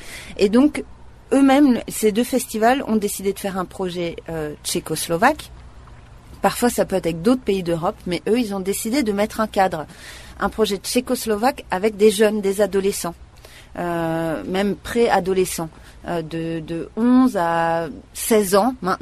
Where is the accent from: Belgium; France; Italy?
France; now in Prague, Czechia; C'est-à-dire que c'était déjà un énorme challenge que de faire une place en tant que Française à Prague sur la scène tchèque.